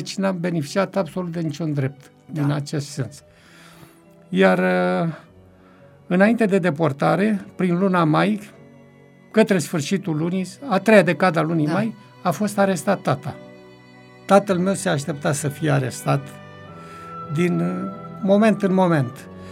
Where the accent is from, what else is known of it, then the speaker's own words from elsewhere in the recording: Mehedinți County, Romania; Era dintr-o localitate tot vecină cu satul meu, se numește Băsești, care aparține la ora actuală de comuna Ilovăț.